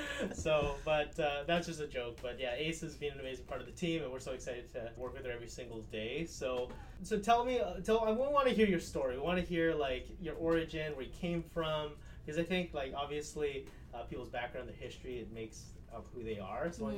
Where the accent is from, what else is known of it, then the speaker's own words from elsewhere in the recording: Vancouver, British Columbia, Canada; You know, I've always grown up in Vancouver. I've always been in a big city.